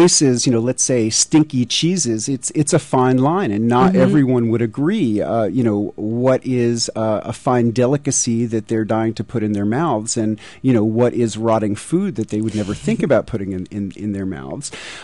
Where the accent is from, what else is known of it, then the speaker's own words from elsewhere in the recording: New York City, New York, United States; growing up in New York City, sour pickles, kosher dill pickles, which are products of fermentation, were just one of my favorite foods.